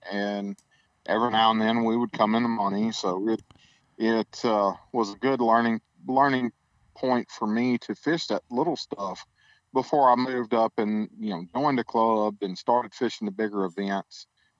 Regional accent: Louisiana, United States; now in Arkansas, United States; because of the situation that I grew up fishing in Louisiana. You know, that's all we had.

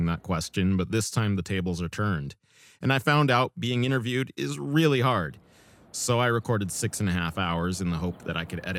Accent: La Puente, California, United States; Mexican brought up with a strong do-it-yourself work ethic and more than a little Catholic guilt. I was raised in La Puente, blocks from the industry train yards.

